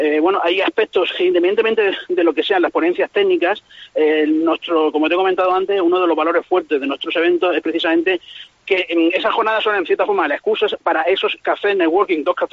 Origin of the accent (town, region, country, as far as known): Spain